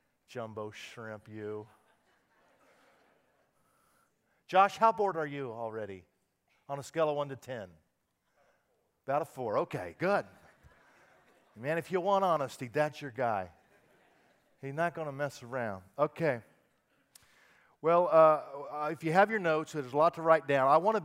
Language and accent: English; Wichita, Kansas, United States; I grew up in Wichita, Kansas, and they call you a Wichitan.